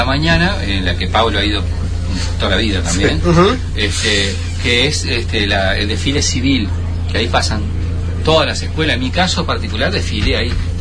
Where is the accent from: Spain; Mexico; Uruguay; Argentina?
Uruguay; Las Piedras, Canelones; yo, como soy de Las Piedras